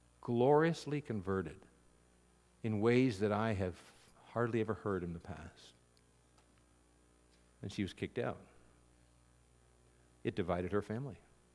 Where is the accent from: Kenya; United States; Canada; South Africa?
Canada; as a Canadian